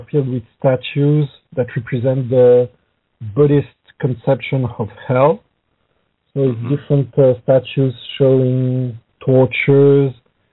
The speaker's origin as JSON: {"language": "English", "country": "Cameroon", "tie": "born there", "said": "And I was born in Africa, in Cameroon. We stayed in Cameroon for a year, so I don't have any recollection of the country."}